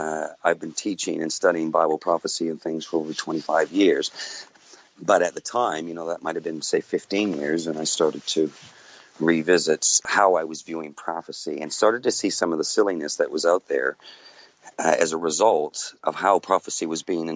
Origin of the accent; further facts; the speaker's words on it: West Coast, Canada; now in New Zealand; not from New Zealand, but I'm currently based in New Zealand at the moment. So we're a little away from each other yet, but I was originally born in the west coast of Canada.